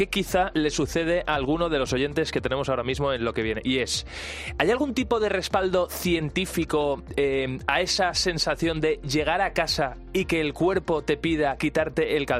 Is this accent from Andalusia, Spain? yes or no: no; Valencian Community, Spain; yo soy valenciano